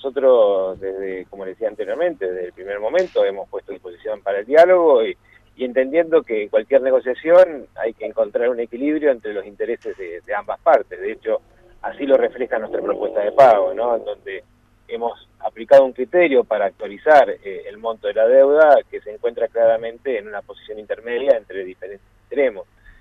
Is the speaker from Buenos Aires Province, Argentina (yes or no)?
no; Santa Fe, Argentina; Nosotros tenemos hoy como santafesinos estos fallos de la Corte que nos favorecen